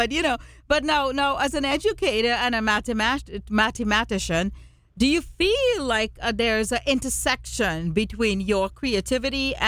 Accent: India; Because I know, like, I'm Indian and you're Indian

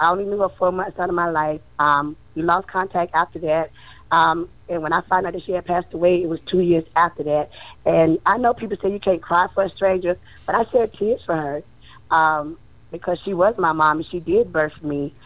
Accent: West Palm Beach, Florida, United States; born there; I was born in West Palm Beach, Florida.

